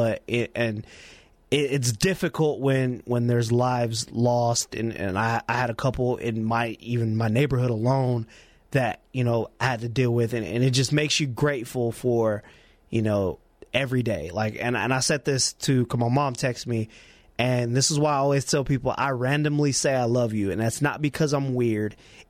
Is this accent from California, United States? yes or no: yes; California, United States; Like, I'm a kid from California. Like, I never had to go through that.